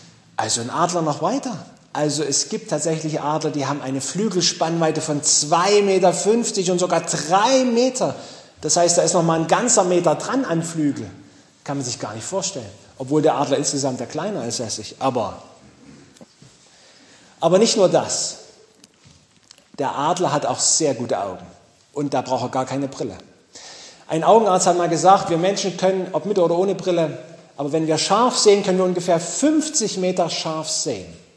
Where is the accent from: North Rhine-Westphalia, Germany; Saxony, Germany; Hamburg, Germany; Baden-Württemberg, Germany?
Saxony, Germany; Großröhrsdorf; dass in Großrohrsdorf, wo ich herkomme, gar nicht so viele Vögel gibt wie hier